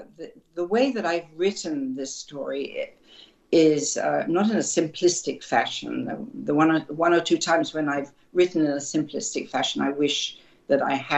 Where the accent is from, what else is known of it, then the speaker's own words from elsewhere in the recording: Croydon, London, United Kingdom; I grew up just outside Croydon, basically just outside London. It was basically London.